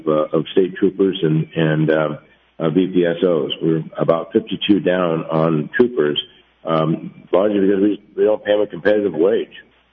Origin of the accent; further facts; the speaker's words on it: Delta Junction, Alaska, United States; also born or lived in Valdez; We were growing up in Delta Junction and Valdez.